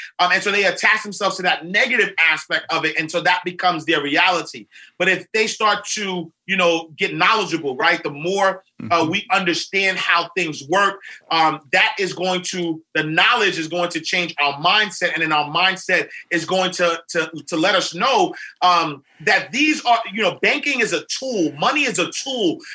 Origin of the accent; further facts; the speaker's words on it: New York City, New York, United States; I grew up in St. Nicholas Projects in Harlem. And so, you know, black guy from Harlem who doesn't have the education that was necessary.